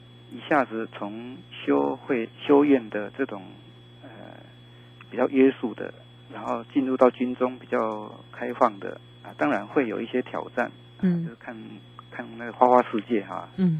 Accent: Zuoying, Kaohsiung, Taiwan; 啊、我的老家也是在左营。

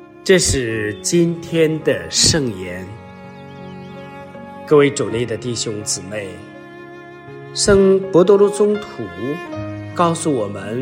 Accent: China; 就像我们中国人的儿子儿女和父亲之间，大部分人对父亲是有敬畏、恐惧、害怕，而没有那份尊重和爱。

